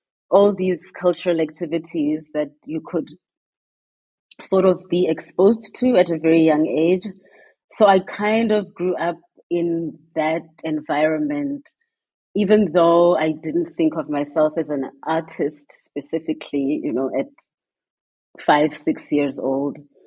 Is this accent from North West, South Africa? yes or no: yes; Mafikeng, North West, South Africa; So I grew up in the 80s in Mafeking. And at the time, Mafeking was, of course, a homeland, not part of South Africa